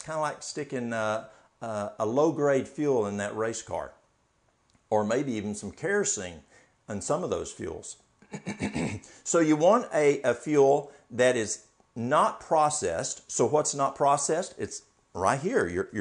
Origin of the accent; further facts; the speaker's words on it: the South, United States; We've got our, what we grew up here in the South is soup beans, pinto beans.